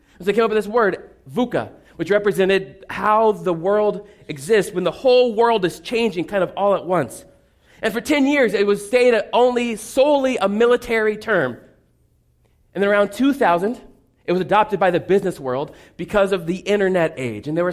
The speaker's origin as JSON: {"language": "English", "town": "Indianapolis", "region": "Indiana", "country": "United States", "tie": "born or raised there", "said": "There was a particularly, handsome and talented six-year-old growing up in Indianapolis, Indiana."}